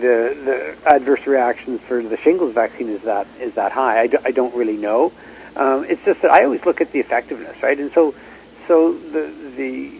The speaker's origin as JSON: {"language": "English", "region": "British Columbia", "country": "Canada", "said": "being a Canadian"}